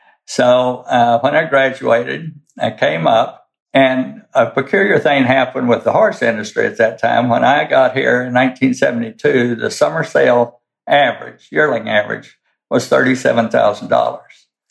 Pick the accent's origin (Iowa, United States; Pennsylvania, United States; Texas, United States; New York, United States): Texas, United States; And I'm from South Texas. I went to University of Texas, graduated there, and then went to Texas A&M Vet School. Worked on horse ranches all my life in the summertime.